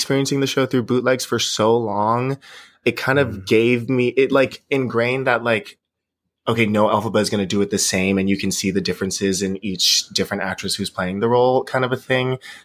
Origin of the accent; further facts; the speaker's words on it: Hawaii, United States; I grew up in Hawaii, mm-hmm. so I was like a little separated from the Broadway of it all.